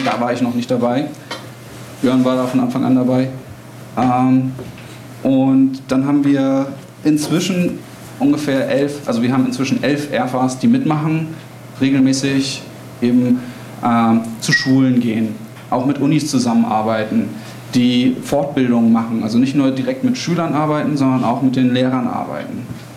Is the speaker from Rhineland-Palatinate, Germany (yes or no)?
no; Hamburg, Germany; Ich komme auch aus Hamburg